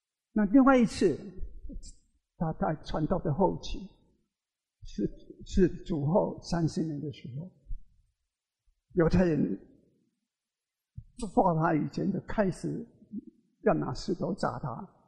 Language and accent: Chinese; United States; 我们美国人会行善，我们会做一些很多的善事